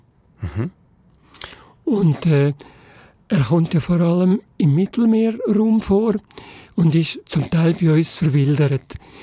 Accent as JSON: {"language": "German", "country": "Switzerland", "said": "bei uns in der Schweiz"}